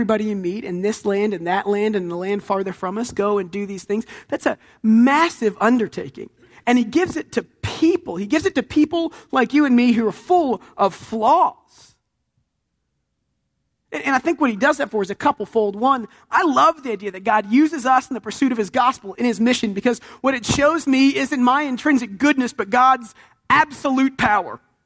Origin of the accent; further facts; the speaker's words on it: Texas, United States; quit for football because I'm from Texas.